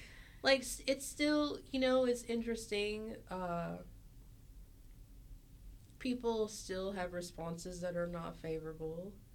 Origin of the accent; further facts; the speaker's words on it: Appalachia, United States; I strongly identify as an Appalachian American, and I think quilting is quintessential to Appalachia.